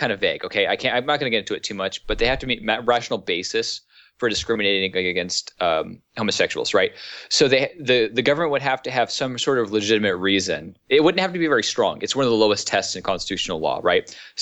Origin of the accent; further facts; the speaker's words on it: California, United States; I'm more interested in Prop 8 mostly because I'm from California